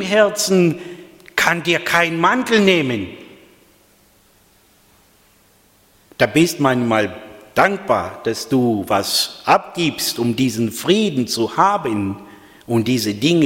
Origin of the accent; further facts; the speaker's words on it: Moldova; Und das darf ich so sagen, weil in der Republik Moldau, in Moldawien, in meiner Heimatstadt